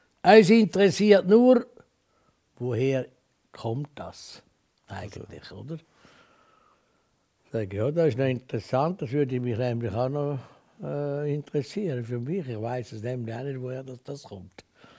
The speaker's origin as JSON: {"language": "German", "town": "Laufen-Uhwiesen", "region": "Zurich", "country": "Switzerland", "tie": "born or raised there", "said": "dort, wo ich aufgewachsen bin, also in Laufen, im Briefwahl. Das wird wahrscheinlich einen Mittelpunkt geben, Uwiesen, wo ich in die Schule bin, schauen, wo ich meine landwirtschaftliche Lehre gemacht habe, in Ossingen."}